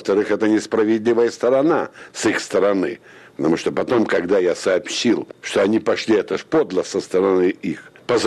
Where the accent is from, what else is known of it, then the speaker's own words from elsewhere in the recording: Kyiv, Ukraine; moved away as an adult; now in Moscow, Russia; Приехал он в Киев, и я единственный, который родился в Киеве. И из Киева я ушел на войну. И вот после войны я вернулся уже в Москву. И жил в Москве.